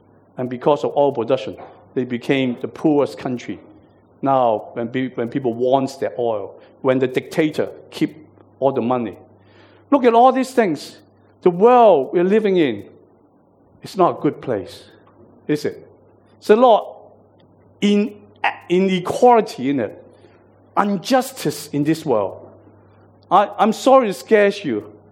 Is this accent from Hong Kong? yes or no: yes; Hong Kong; One to my heart too, because I'm from Hong Kong originally.